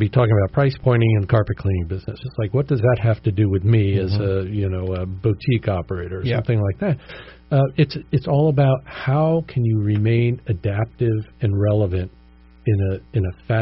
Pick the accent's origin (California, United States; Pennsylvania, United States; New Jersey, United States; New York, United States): New York, United States; Woodstock; I grew up in Woodstock, New York.